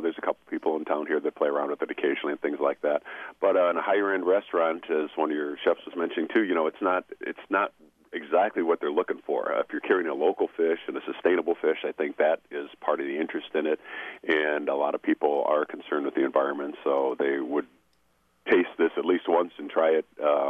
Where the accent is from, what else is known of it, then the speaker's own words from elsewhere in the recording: Illinois, United States; I grew up here in Illinois myself, and we used to go fishing for smelts quite often